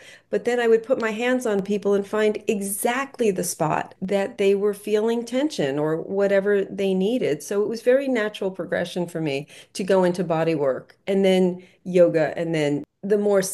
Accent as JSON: {"language": "English", "region": "New York", "country": "United States", "moved": "as an adult", "lives_now": "Tucson, United States", "said": "I'm from New York, and I was still living in New York, and I had to get out of there."}